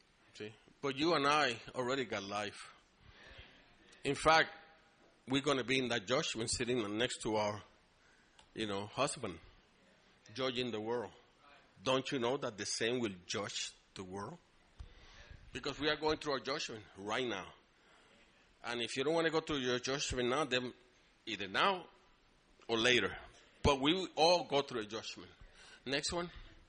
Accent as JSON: {"language": "English", "country": "Puerto Rico", "tie": "born there", "said": "I was born in Puerto Rico."}